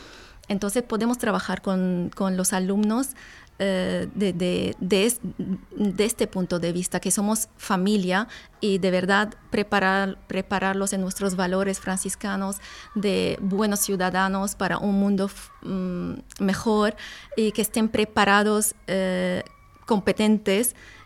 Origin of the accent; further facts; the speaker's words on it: Aleppo, Aleppo Governorate, Syria; Spanish is a second language; moved away as an adult; now in Spain; por también circunstancias de la guerra en mi país vine aquí a España, estudié aquí, homologué mi título aquí